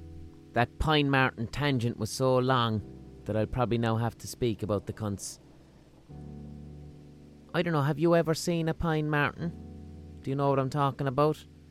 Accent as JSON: {"language": "English", "town": "Limerick", "region": "Munster", "country": "Ireland", "accent": "Limerick", "said": "And I used to have to speak in an American accent because she didn't understand my Limerick accent."}